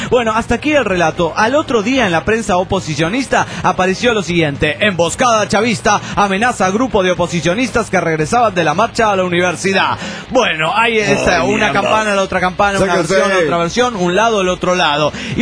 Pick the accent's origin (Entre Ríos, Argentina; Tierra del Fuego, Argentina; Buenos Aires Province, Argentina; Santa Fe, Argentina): Entre Ríos, Argentina; Nada, mentira, no soy de Tucumán. Soy de Entre Ríos